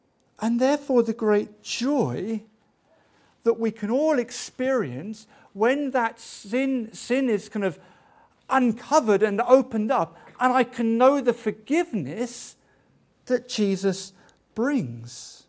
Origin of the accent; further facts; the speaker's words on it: United Kingdom; And because we're British, we do it a bit more politely than that.